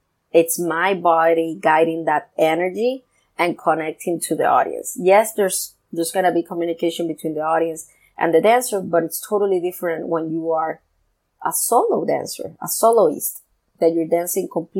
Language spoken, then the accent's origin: English; Puerto Rico; I come from Puerto Rico